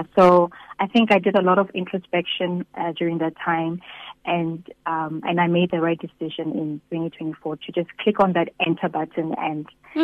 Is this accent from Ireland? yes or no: no; Polokwane, Limpopo, South Africa; now in Bloemfontein, South Africa; Born and bred in Polokwane, a wonderful, vibrant city. And yeah, and I came to Bloemfontein in 2005 as a student.